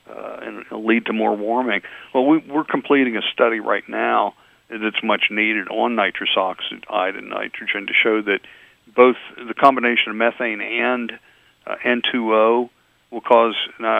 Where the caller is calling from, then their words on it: Virginia, United States; I'm calling you from Virginia today.